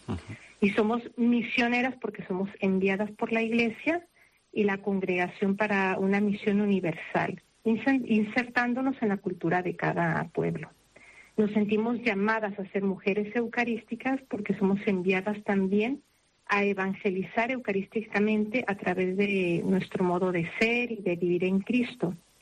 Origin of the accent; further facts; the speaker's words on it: Mexico; Hay una hermana argentina, una venezolana, una canaria de Teror y yo que soy de México.